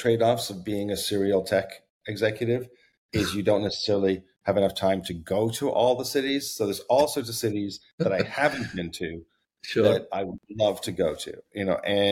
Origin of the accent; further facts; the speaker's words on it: Canada; now in Uruguay; oh, wow, you're not from here. Where are you from? Oh, you're from Canada. What made you come to Uruguay?